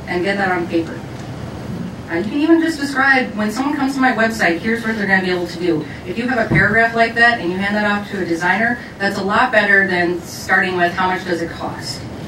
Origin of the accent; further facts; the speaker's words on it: Minneapolis, Minnesota, United States; I'm from Minneapolis, so I always say, talk about your clients.